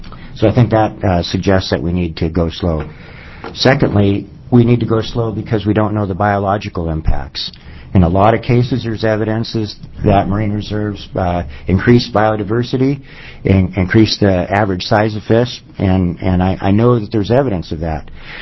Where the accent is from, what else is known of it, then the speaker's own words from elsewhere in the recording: Astoria, Oregon, United States; I'm from Astoria in Clatsop County.